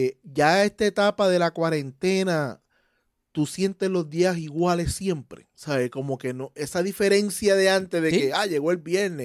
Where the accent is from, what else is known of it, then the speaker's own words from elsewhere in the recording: Puerto Rico; Aunque soy boricua y trabajo en el medio